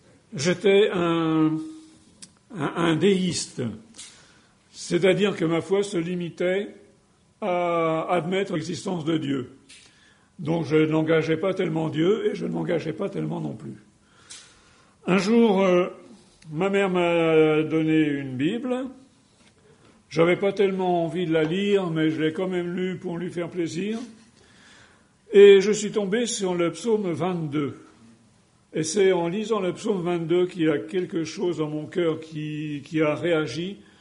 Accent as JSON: {"language": "French", "country": "France", "said": "Voilà, je suis français, mais la Belgique, c'est un petit peu ma deuxième patrie."}